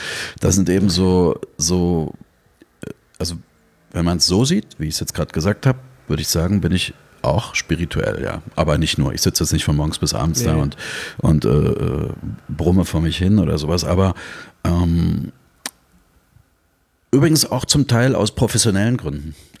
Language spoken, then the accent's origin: German; Dresden, Saxony, Germany; bin in Dresden groß geworden, das ist meine Heimatstadt.